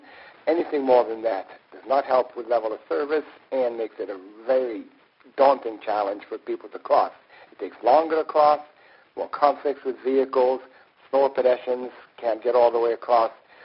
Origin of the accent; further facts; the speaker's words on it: United States; moved away as an adult; now in Switzerland; I'm American, but I just moved to Switzerland.